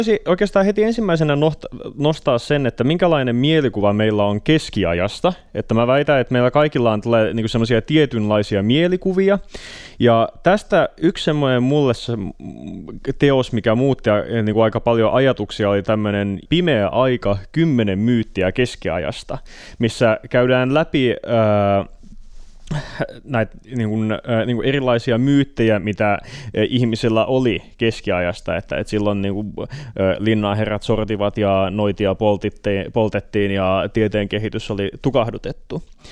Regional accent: Turku, Southwest Finland, Finland; ja mä oon turkulainen perheenisä.

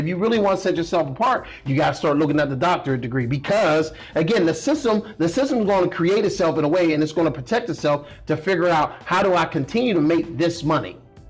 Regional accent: Pennsylvania, United States; That whole, like, the way I grew up, growing up in the Hill District

